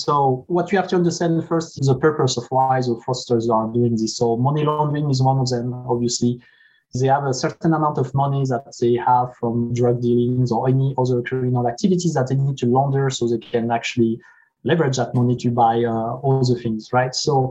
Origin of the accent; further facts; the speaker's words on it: France; English is a second language; now in United States; I grew up in France, as you can hear from my accent.